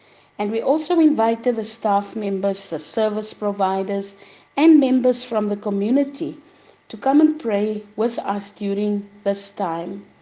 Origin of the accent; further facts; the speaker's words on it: South Africa; I am from South Africa